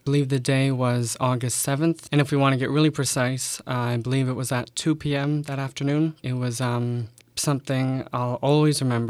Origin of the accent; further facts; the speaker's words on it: Ottawa, Ontario, Canada; I know my grandma was one of the first people in Ottawa. That's my hometown.